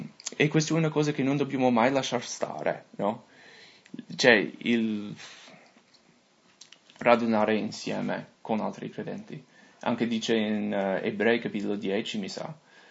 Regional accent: United States; Italian is a second language; now in Italy; in questi anni che sono qua in Italia, no? Che io sono qua, sono un americano, ovviamente non sono italiano. Cioè, appena apro la bocca, uno sente la mia, il mio accento.

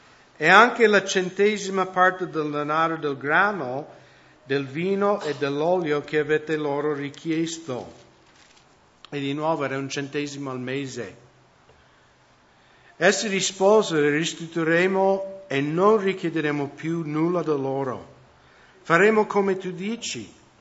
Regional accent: United States; Italian is a second language; E di nuovo, tornando al discorso di prima, nel mio paese, negli Stati Uniti, molti non credenti vedono questi telepredicatori che sempre vogliono i dollari

